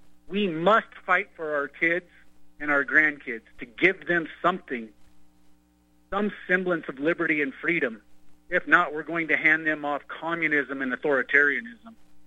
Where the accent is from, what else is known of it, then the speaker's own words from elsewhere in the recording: California, United States; now in Idaho, United States; Well, you know, I grew up in California when, you know, it was still free. I've been up here about 30 years